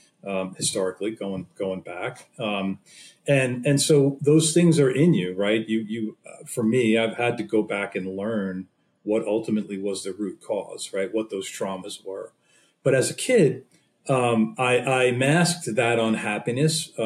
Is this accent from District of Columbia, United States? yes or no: no; Long Island, New York, United States; now in Connecticut, United States; I grew up on Long Island in New York, and so just outside of Manhattan. And I live in Connecticut, where I've lived for almost 30 years.